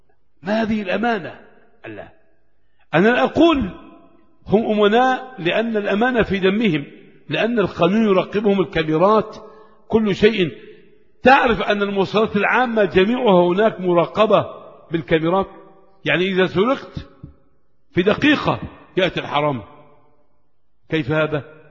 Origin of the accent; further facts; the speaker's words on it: Egypt; أنا آمن، لا آمن في بلدي مصر